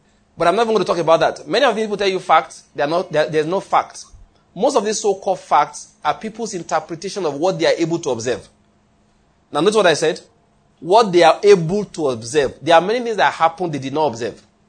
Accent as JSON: {"language": "English", "region": "Ondo", "country": "Nigeria"}